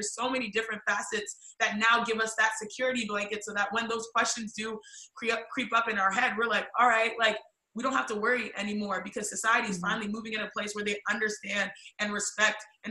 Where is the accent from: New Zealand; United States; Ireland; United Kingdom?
United States; I'm Nigerian American, I'm a female, and I'm an athlete, and I'm a nerd.